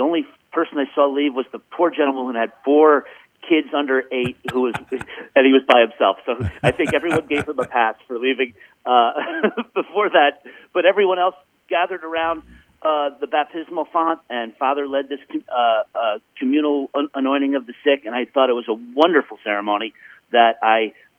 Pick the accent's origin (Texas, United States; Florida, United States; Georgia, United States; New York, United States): New York, United States; moved away as an adult; also born or lived in Indiana; I grew up in New York, but moved to Indiana in 85 when I went to college, and was there until 2005. So I lived in Indiana for 30 years.